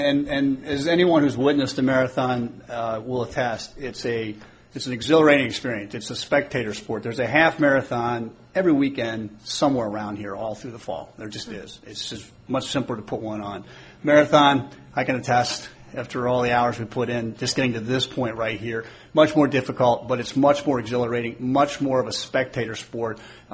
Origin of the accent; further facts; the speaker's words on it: St. Charles, United States; from St. Charles.